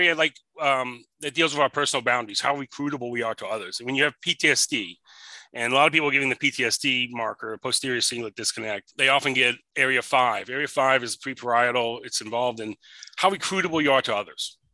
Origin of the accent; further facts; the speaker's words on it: New England, United States; also born or lived in Los Angeles; I grew up in New England, and so this is a my second hometown was West LA in essence.